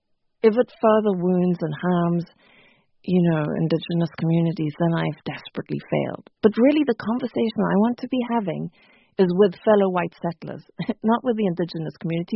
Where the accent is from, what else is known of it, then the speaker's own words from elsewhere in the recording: Zimbabwe; growing up in Zimbabwe and seeing how the dominant narrative throughout my childhood